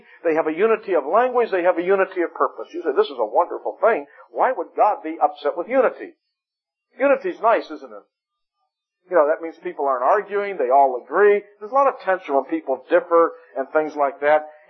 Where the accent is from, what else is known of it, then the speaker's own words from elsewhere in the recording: Pittsburgh, Pennsylvania, United States; now in Miami, United States; growing up, my favorite football team was the Pittsburgh Steelers. I grew up in Pittsburgh.